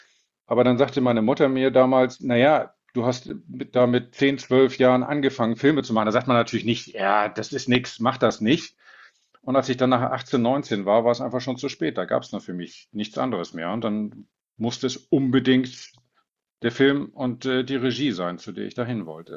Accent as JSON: {"language": "German", "town": "Preetz", "region": "Schleswig-Holstein", "country": "Germany", "tie": "born or raised there", "said": "ich bin so groß geworden in Schleswig-Holstein auf dem platten Land in einer kleinen Stadt namens Preetz."}